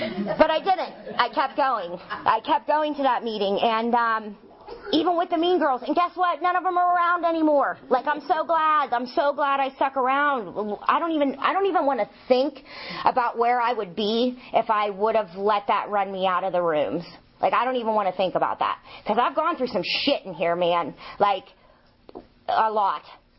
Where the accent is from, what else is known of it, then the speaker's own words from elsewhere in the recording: Irwin, Pennsylvania, United States; now in New Kent, United States; Like, I'm from Irwin, Greensburg, like, Jeanette area. Like, I left there to come and get high in New Kent.